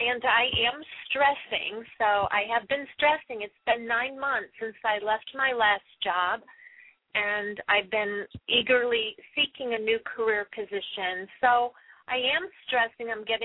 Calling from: California, United States; I'm calling from California.

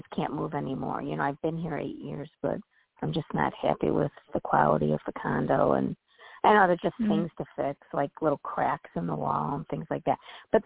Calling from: Illinois, United States; from Illinois.

